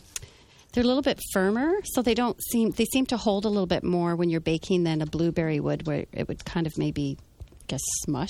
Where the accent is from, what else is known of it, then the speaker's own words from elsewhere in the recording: Alberta, Canada; moved away; And I come from Alberta, just outside of Edmonton, and my mother took us Saskatoon berry picking.